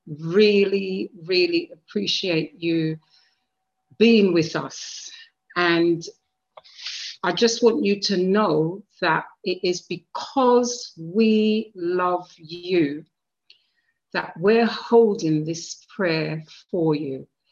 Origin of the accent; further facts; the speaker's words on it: Stoke Newington, London, United Kingdom; I grew up in Stoke Newington Church, for the young people who may not be aware. I grew up in Stoke Newington